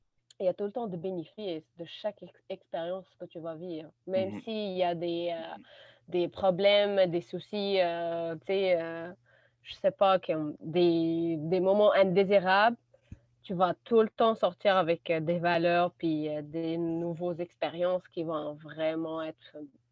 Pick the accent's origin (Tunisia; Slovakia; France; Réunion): Tunisia; now in Canada; Hey, je viens de la Tunisie. Mais c'est pas trop loin.